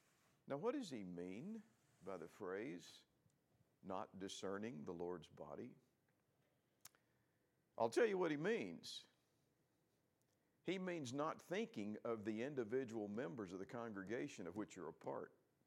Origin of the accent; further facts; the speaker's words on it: Alabama, United States; because I grew up in Alabama